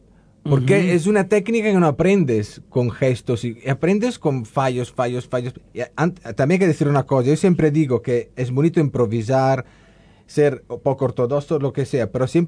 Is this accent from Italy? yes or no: yes; Po Valley, Italy; Spanish is a second language; Yo vengo de una zona de Italia, la llanura padana, donde, vamos, el mar está muy lejos.